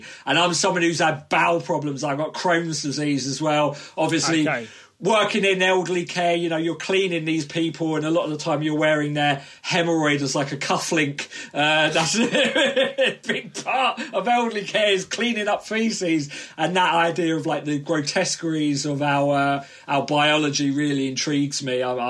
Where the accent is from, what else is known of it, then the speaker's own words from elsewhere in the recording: Southend-on-Sea, East of England, United Kingdom; Essex, so Southend on Sea